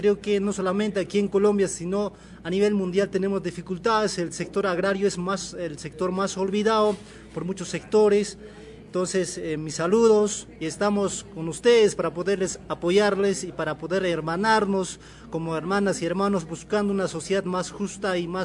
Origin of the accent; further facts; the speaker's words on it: Cusco, Peru; Vengo de Cusco, Perú, con la Coordinadora Nacional Agraria.